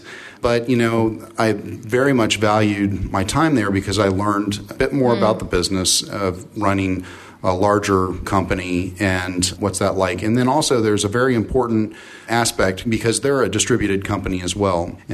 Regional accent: Woodbridge, Virginia, United States; For those of you in the D.C. area, I grew up in Woodbridge, went to Woodbridge Senior High School, graduated, went to James Madison University. I did spend about a year at the Northern Virginia Community College and then went to James Madison University.

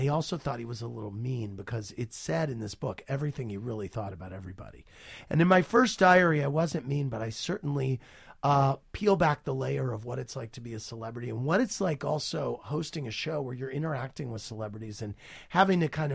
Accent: New York, United States; I mean, I walk out of my door and I think of myself as a New Yorker every day

